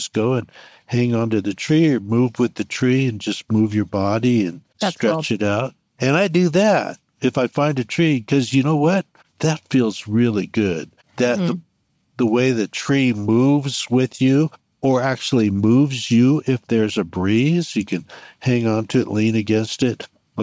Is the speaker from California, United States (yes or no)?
yes; Santa Barbara, California, United States; unlike where I grew up in Santa Barbara.